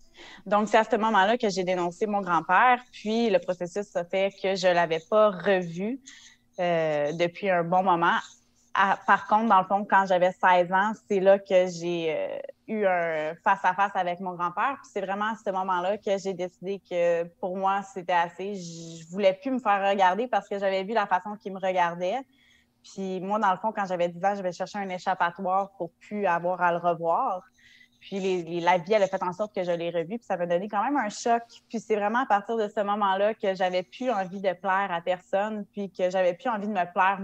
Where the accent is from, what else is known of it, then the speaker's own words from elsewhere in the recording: L'Île-Perrot, Quebec, Canada; J'ai 28 ans, je viens du West Island, plus précisément à l'île Perrot.